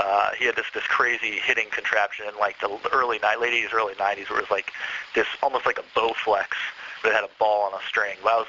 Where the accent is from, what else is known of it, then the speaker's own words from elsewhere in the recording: Ohio, United States; I'm from Northeastern Ohio, and the Cavs had just lost to the Orlando Magic.